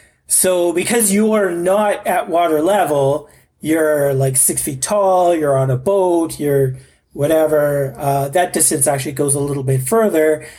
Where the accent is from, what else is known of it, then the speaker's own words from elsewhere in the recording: Canada; So as a Canadian, it's kind of, we don't look at violence